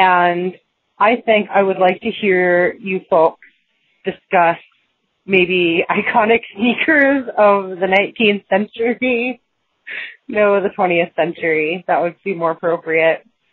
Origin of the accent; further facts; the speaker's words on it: Pennsylvania, United States; I'm from Pennsylvania.